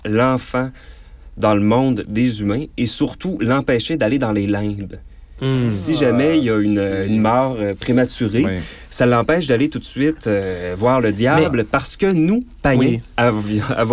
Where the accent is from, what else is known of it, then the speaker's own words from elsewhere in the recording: Quebec, Canada; Les autres, en tant que Québécois, on peut les connaître